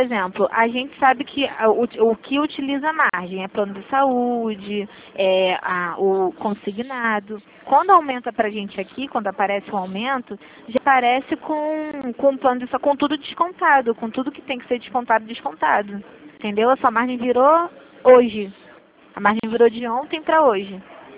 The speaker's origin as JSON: {"language": "Portuguese", "town": "Santa Cruz", "country": "Brazil", "said": "Eu sou aqui de Santa Cruz."}